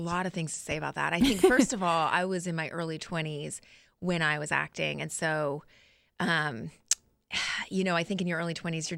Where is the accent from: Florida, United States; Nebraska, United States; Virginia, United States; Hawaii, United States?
Florida, United States; St. Petersburg; also born or lived in California; So I my childhood was mostly spent in Florida. We were in St. Pete, Clearwater area.